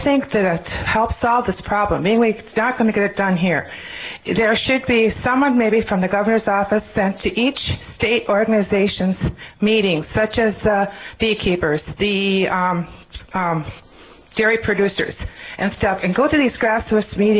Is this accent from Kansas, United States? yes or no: no; Le Sueur, Minnesota, United States; from Lesueur, Minnesota, and I'm a member of a third-generation beekeeping family.